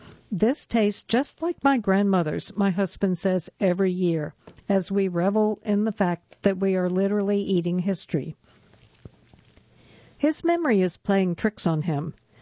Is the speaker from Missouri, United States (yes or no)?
no; Connecticut, United States; When I was growing up in Connecticut, my mother bought corn, poultry, and tomatoes from the farm next door.